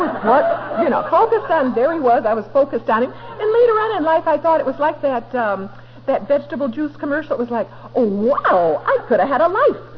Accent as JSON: {"language": "English", "region": "Midwest", "country": "United States", "tie": "born there", "said": "I was born in the Midwest, and there was no alcoholism in my family, and my Southern mother would put me close to her"}